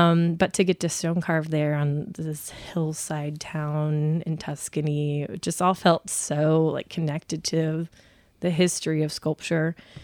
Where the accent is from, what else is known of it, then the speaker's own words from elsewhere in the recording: Hilton Head Island, South Carolina, United States; also born or lived in Florida; I was born in Florida, mm-hmm. and lived there until I was 8. Then we moved to Hilton Head Island, actually.